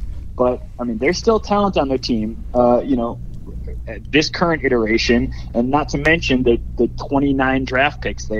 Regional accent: Cleveland, Ohio, United States; I'm from Cleveland. I was around those Cavs teams.

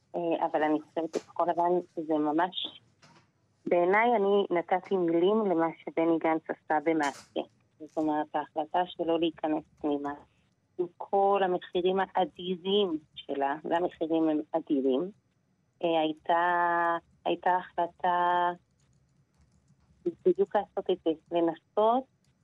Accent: Jerusalem, Jerusalem District, Israel; אני ירושלמית, אני אמא לחמישה, אני משפטנית בהשכלתי.

